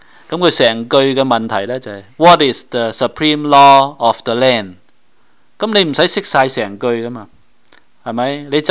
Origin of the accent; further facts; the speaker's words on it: Guangdong, China; 但係我哋廣東人有口音發音